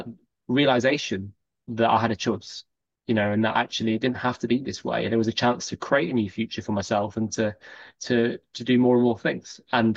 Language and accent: English; Chester, North West England, United Kingdom; I was brought up in Chester, not a lot of mountains in Chester, and it was fairly comfortable.